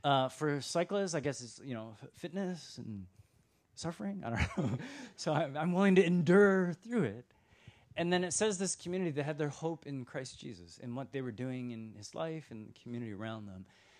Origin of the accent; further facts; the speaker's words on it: Austin, Texas, United States; When I travel, and people hear I'm from Austin, they in the last couple of years, they ask about one restaurant.